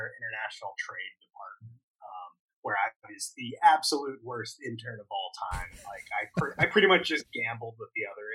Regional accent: Suffolk, Virginia, United States; No, I'm actually from Virginia. About 30 minutes north of the Carolina border, it's the largest landmass within Hampton Roads, but it's the smallest town. It's a rural place called Suffolk, Virginia.

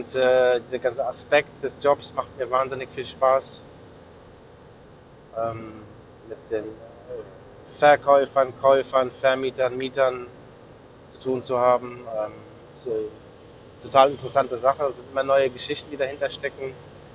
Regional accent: Frankfurt, Hesse, Germany; also born or lived in Hamburg; Ich bin in Hamburg geboren, in Frankfurt aufgewachsen und eigentlich in einem Vorort von Frankfurt. Die ersten paar 20 Jahre, jetzt bin ich 45, also mittlerweile 20 Jahre auch dann direkt in Frankfurt.

